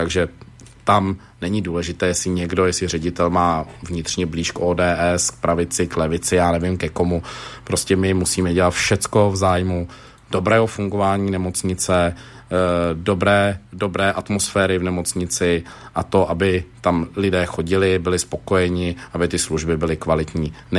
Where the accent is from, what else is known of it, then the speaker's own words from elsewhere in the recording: Mladá Boleslav, Central Bohemian Region, Czechia; A to, co zajímá mě jako Boleslaváka, jsou dvě věci.